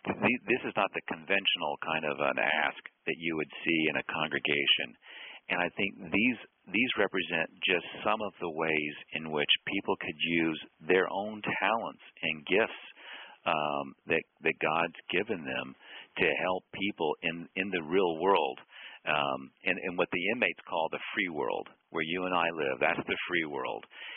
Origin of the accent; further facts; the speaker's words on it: the South, United States; And he was from New York and I was from the South. And I literally busted every stereotype he had of what it meant, what he thought it meant to be a evangelical Christian from the South.